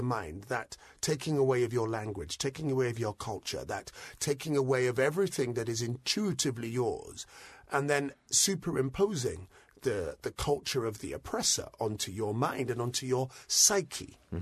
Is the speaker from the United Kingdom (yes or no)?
yes; United Kingdom; born there; I was born in Britain in the 70s, in the late 60s and into the 70s. And Britain then was a very cold place.